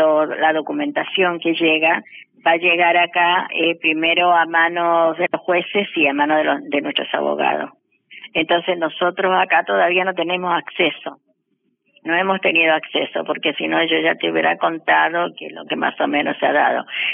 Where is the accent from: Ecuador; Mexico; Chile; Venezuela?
Chile; now in Argentina; yo soy chilena